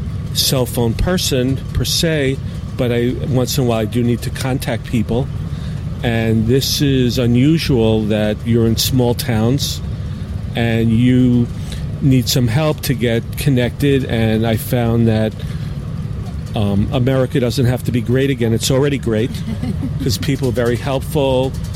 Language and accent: English; Long Island, New York, United States; I'm from Long Island, New York, and I am on a bus between Columbus and Cleveland, Ohio.